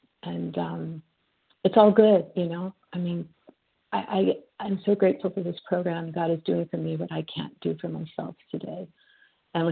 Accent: Texas, United States; from Texas, recovering compulsive overeater, control freak, problem child, controller of all things in the world, recovering from all of that one day at a time.

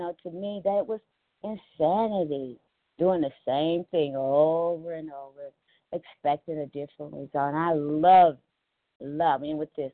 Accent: Cincinnati, Ohio, United States; I am from Ohio, Cincy, Ohio.

